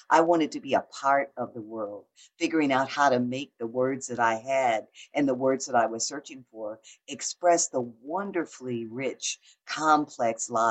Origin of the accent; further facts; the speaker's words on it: Detroit, Michigan, United States; moved away as an adult; now in Atlanta, United States; And I grew up in Detroit. I love Detroit. But when I got here, I was so young, I was not quite 20, so that I really grew up here.